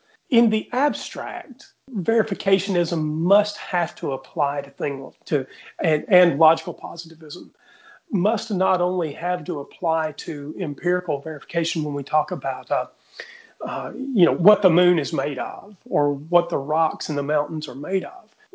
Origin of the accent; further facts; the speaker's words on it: Southeast, United States; I can't use that one because I grew up in the Southeast